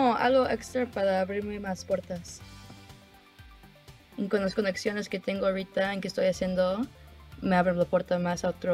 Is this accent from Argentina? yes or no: no; Mexico; born there; Y pues nací en México